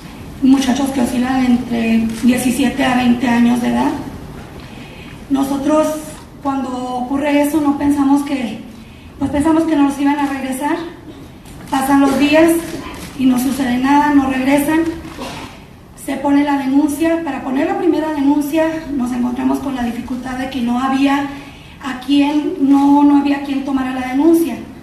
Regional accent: Cuauhtémoc, Chihuahua, Mexico; vengo de Ciudad Cuauhtémoc, Chihuahua.

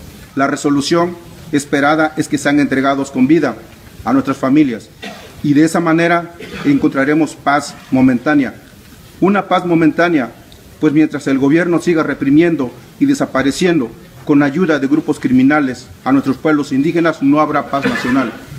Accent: Guerrero, Mexico; pertenezco a un pueblo indígena en Guerrero, México.

